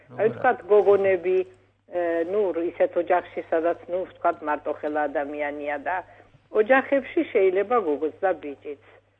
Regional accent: Sukhumi, Abkhazia, Georgia; მე თვითონ აფხაზეთის ქალაქ სოხუმიდან ვარ და მე მესმის რას ნიშნავს საკუთარი მიწა-წყლის სიყვარული, საკუთარი იმ ადგილის, სადაც დაიბადე და გაიზარდე.

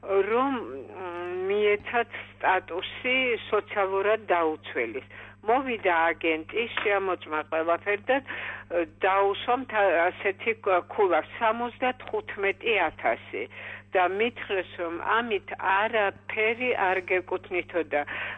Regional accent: Abkhazia, Georgia; როგორ აფხაზეთიდან ვარ დევნილი.

